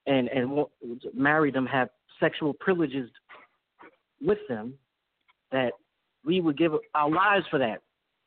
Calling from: Brooklyn, New York, United States; I'm from Brooklyn, New York.

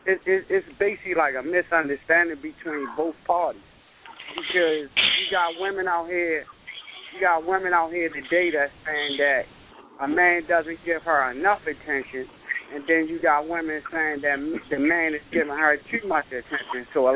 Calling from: Baltimore, Maryland, United States; I'm calling from Baltimore.

